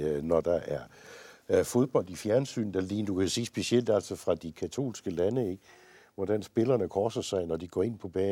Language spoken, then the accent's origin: Danish; Region of Southern Denmark, Denmark; born there; Jeg er født i Sønderjylland, ja.